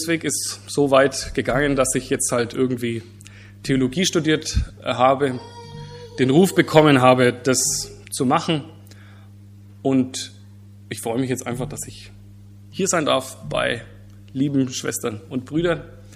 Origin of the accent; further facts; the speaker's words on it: Ansbach, Bavaria, Germany; Kurz zu meinem Werdegang. Ich komme aus Ansbach.